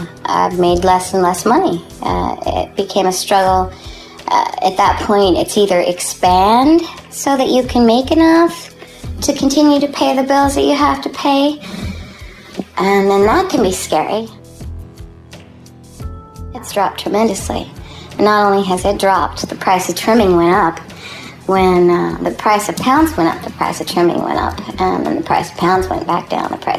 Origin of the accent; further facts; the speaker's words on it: Garberville, California, United States; I've lived here all my life. I was born in Garberville Hospital here in town.